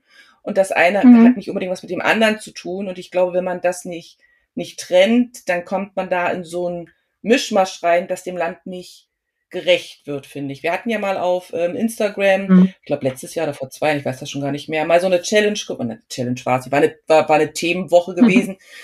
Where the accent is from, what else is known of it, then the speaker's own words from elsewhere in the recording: Germany; also mein Mann und ich, wir sind beide Deutsche.